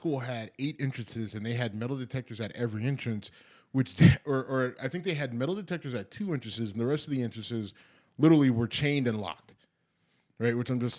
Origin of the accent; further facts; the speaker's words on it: Youngstown, Ohio, United States; Well, I mean, where I grew up in Youngstown, Ohio...